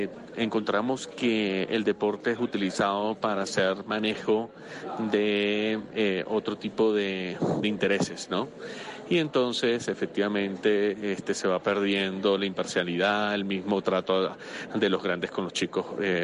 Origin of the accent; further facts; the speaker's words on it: Bogotá, Colombia; de Bogotá.